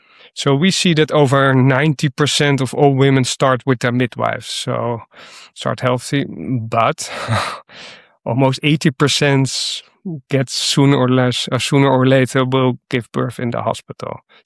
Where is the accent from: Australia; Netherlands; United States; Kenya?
Netherlands; The Hague, South Holland; born there; English is a second language; I was born in The Hague, which is another big city in Holland.